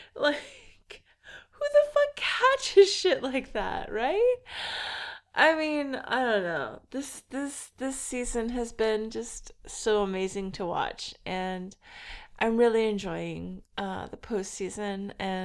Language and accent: English; New England, United States; I grew up in New England, and I used to go on these long drives with my dad